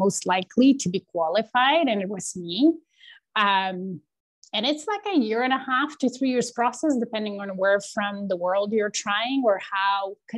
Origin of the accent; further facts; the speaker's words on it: Poland; I was born and raised in Poland. Probably I'm the last generation that sort of remembers a bit of communist regime. I was 11 when it collapsed